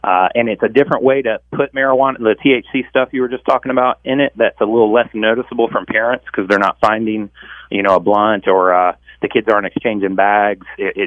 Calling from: South Carolina, United States; South Carolina. Yep, South

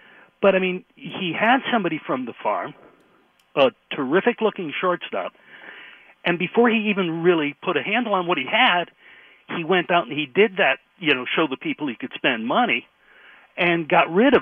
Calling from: Beacon Falls, Connecticut, United States; from Beacon Falls, but maybe I sound like Bobby.

